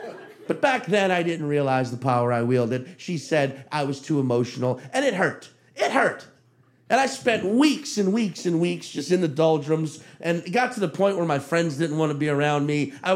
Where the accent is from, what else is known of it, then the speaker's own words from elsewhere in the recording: Chalmette, Louisiana, United States; I grew up in Chalmette, Louisiana, which, just to put it in a New York context, because that's where we are now, Chalmette's like the Staten Island.